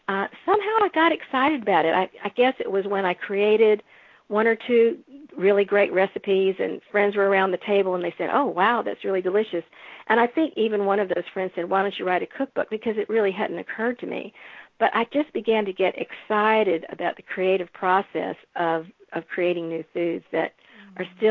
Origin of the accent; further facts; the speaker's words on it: the South, United States; I grew up in the South. I grew up in a Jewish family. I'm used to American-style cuisines.